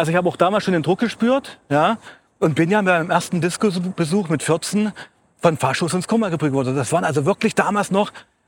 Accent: Saxony-Anhalt, Germany; Sachsen-Anhalt. Ja. Trau, trist. Du, aber das haben wir damals gar nicht so wahrgenommen, weil wir sind ja in der DDR groß geworden. Ich bin ein DDR-Kind.

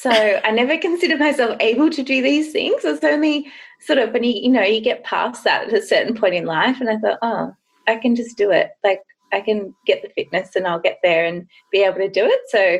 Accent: Grays Point, New South Wales, Australia; I grew up in Grays Point, which is right in the national park.

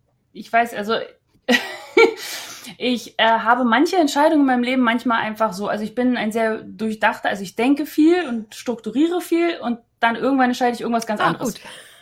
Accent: Potsdam, Brandenburg, Germany; weil ich komme ja aus Potsdam und da konnte ich bei meinen Eltern wohnen.

